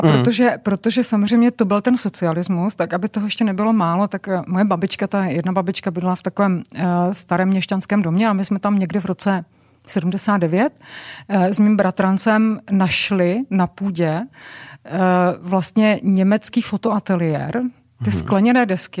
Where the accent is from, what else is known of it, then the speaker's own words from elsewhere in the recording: Javorník, Olomouc Region, Czechia; já jsem ze Slezska, protože Javorník je ve Slezsku a tak se jmenuje i vlaková zastávka Javorník ve Slezsku. To moje dětství tam bylo samozřejmě krásné